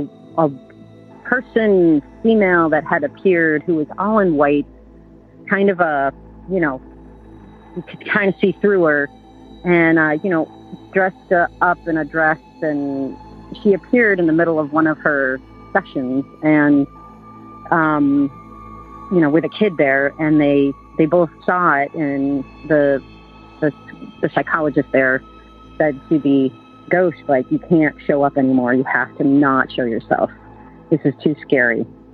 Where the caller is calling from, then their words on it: Burlington, Vermont, United States; I'm calling from Burlington, Vermont.